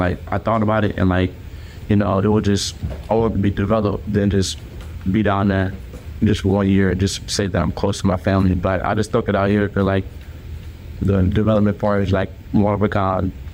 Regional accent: Houston, Texas, United States; I'm from Houston, Texas, so like that's like 12 hours away when you drive.

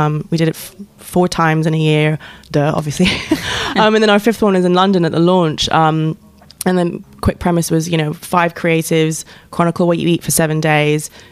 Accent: Botswana; also born or lived in Zimbabwe; I grew up in Botswana and Zimbabwe, and I actually have much more vivid memories there on a daily basis than I do probably of most areas of my life.

